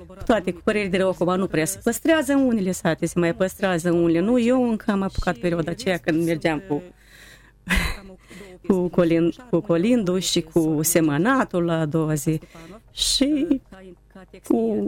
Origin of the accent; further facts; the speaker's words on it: Ciciuleni, Hîncești District, Moldova; Dar undeva de vreo 10 ani aparținem raionului Hrâncești, satul Ciciuleni, satul meu de baștină dragă.